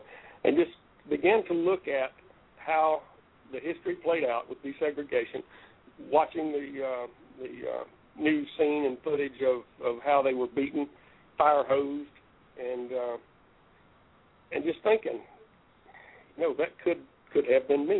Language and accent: English; Opp, Alabama, United States; I grew up in South Alabama, a little town called Op, Alabama